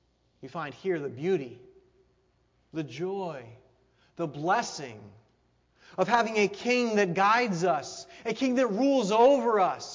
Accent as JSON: {"language": "English", "region": "Ohio", "country": "United States", "tie": "born or raised there", "said": "I guess this part of Michigan is probably pretty similar to where I grew up in Northwest Ohio."}